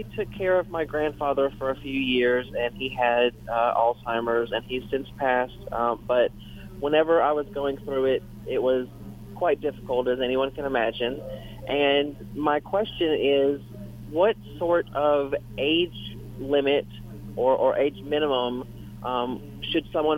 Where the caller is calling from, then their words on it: Bossier City, Louisiana, United States; I'm calling from Bossier.